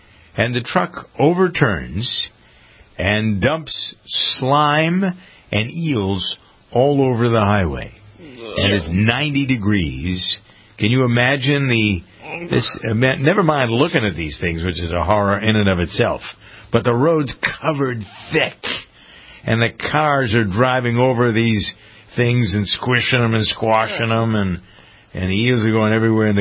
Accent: Framingham, Massachusetts, United States; it's something that's going on in my hometown of Framingham, Massachusetts.

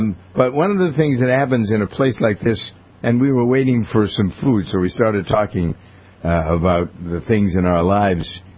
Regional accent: Boston, Massachusetts, United States; when I told them I was from the Boston area, the guy says to me, "Are you Irish?"

